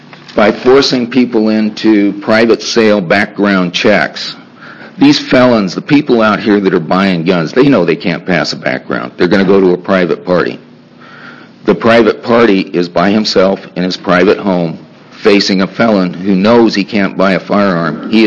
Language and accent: English; Sheridan, Wyoming, United States; I'm from Sheridan.